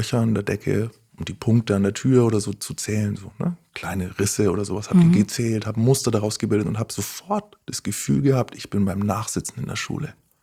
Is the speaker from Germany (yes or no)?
yes; Nuremberg, Bavaria, Germany; Ich bin Nürnberger, war in Nürnberg.